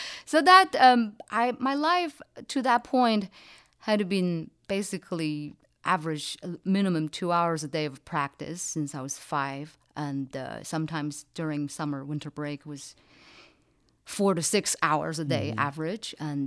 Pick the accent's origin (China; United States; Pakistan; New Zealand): China; Beijing; Yes, I was born and raised in Beijing.